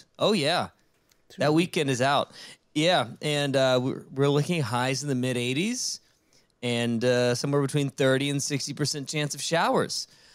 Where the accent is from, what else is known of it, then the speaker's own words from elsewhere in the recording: Richmond, Virginia, United States; So I grew up in Richmond, Virginia. And we spent most of our time in D.C., being a short drive to D.C.